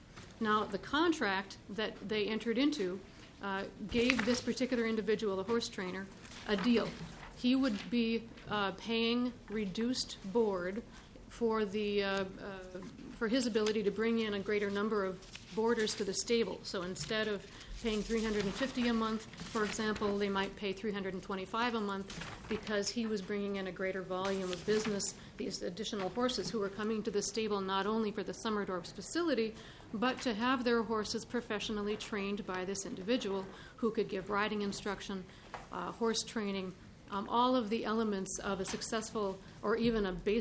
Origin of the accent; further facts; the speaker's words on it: Roseville, Minnesota, United States; I'm an attorney from Roseville, Minnesota. I practice out of the Twin Cities.